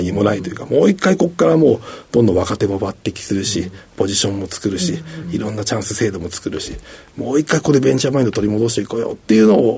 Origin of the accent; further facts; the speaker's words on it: Saitama, Japan; 私あの埼玉出身で、はい、東京の会社就職したんで、うん、関西に別に縁もゆかりもなかった